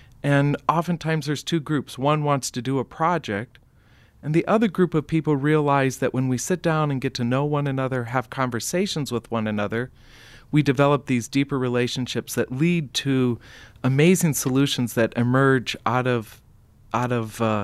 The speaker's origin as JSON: {"language": "English", "town": "Rapid City", "region": "South Dakota", "country": "United States", "tie": "born or raised there", "said": "I'm a fifth-generation South Dakotan raised in Rapid City, and when I came back home"}